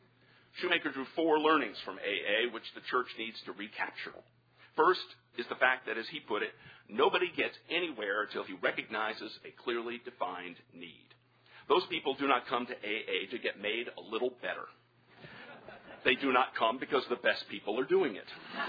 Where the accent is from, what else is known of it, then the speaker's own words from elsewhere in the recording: St. Louis, Missouri, United States; held in my hometown of St. Louis in 1955